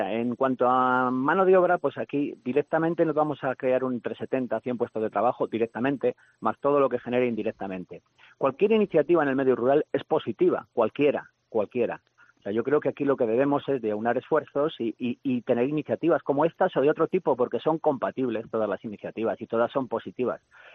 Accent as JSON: {"language": "Spanish", "town": "Aguilar de Campoo", "region": "Castile and León", "country": "Spain", "said": "Yo soy de Alar del Rey, pero de Aguilar de Campoo."}